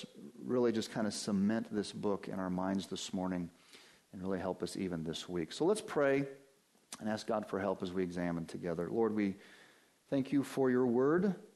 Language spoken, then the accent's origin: English; Denver, Colorado, United States; now in New Hampshire, United States; I grew up in the Denver, Colorado area and I always enjoyed the mountains out there and that opportunity to be outside. And here living in New Hampshire now for 20 plus years, I enjoy the White Mountains